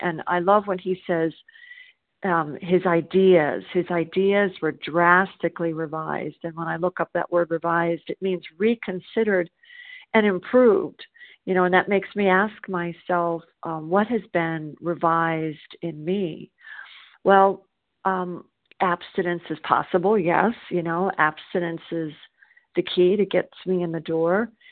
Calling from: South Carolina, United States; I'm a grateful, recovered, compulsive overeater, and I'm calling from South Carolina.

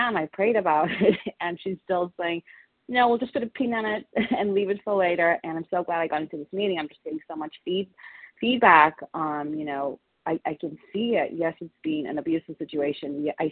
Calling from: California, United States; California.

